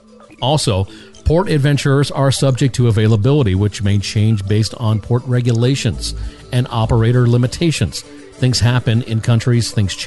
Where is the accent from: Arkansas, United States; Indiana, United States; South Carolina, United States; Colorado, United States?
Arkansas, United States; El Dorado; Did you know that in my hometown over in El Dorado, Arkansas